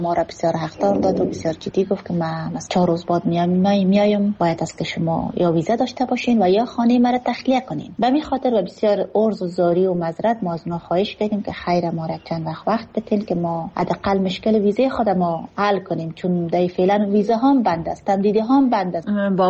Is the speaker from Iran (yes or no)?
no; Afghanistan; now in Karachi, Pakistan; من افغان هستم